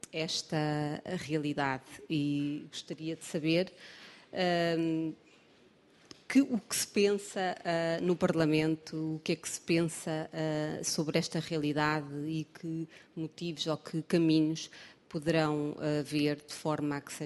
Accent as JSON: {"language": "Portuguese", "country": "Portugal", "said": "eu, como portuguesa e como cidadã portuguesa"}